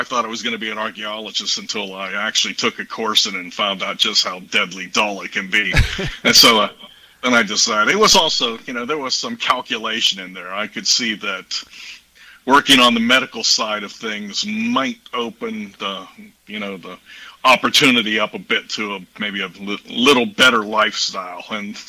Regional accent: Pittsburgh, Pennsylvania, United States; born there; moved away as an adult; I was born in the Pittsburgh area, but after I finished university and my PhD, I got down to Texas and have never looked back.

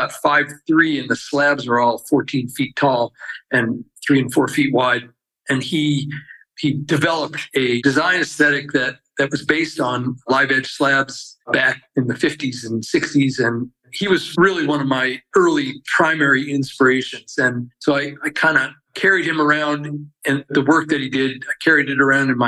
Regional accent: Rochester, New York, United States; And I grew up in Rochester, New York. There's a guy named Wendell Castle, who was a really revolutionary woodworker there.

